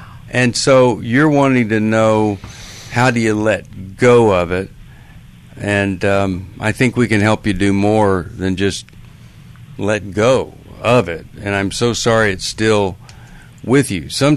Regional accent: Texas, United States; And I grew up in Texas, and we played football against Killeen

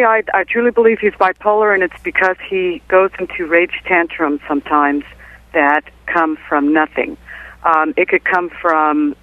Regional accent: United States; I'm an American.

